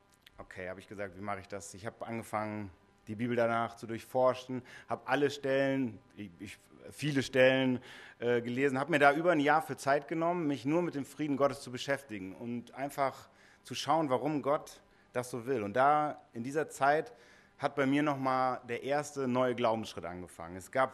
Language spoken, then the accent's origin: German; Nuremberg, Bavaria, Germany; now in Gummersbach, Germany; Ich bin Oberberger eigentlich, ich bin in Nürnberg mal groß geworden, aber 15 Jahre weg vom Oberberg und dann wieder reinkommen